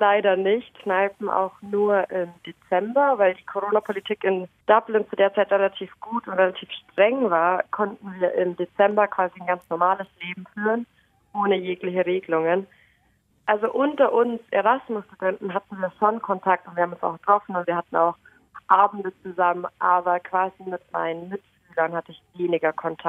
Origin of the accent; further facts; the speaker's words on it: Germany; Allgemein, also bei uns in Deutschland ist es ja so, dass wir für jede Vorlesung einen Zoom-Link kriegen